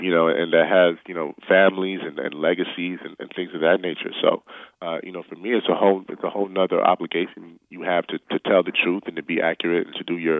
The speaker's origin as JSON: {"language": "English", "town": "Toronto", "region": "Ontario", "country": "Canada", "said": "Toronto, Canada."}